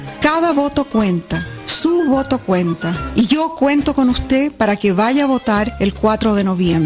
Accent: Chile; now in United States; Yo vengo de Chile, donde un golpe militar acabó con la democracia en 1973 y tuvimos una dictadura brutal por 16 años. Me convertí en refugiada política y ahora soy una orgullosa inmigrante de los Estados Unidos.

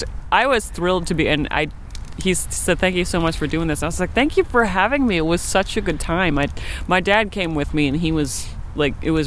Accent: Minnesota, United States; also born or lived in Springfield, United States; I was born in Springfield, and I grew up in Minnesota, but my parents moved back to Springfield.

